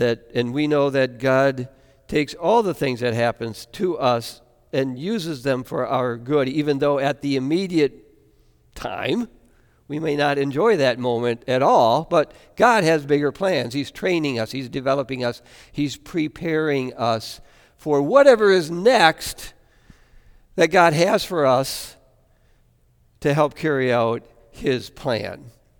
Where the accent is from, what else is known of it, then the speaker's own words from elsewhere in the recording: Antigo, Wisconsin, United States; I think of Antigo, Wisconsin. That's where I was born. That's my hometown.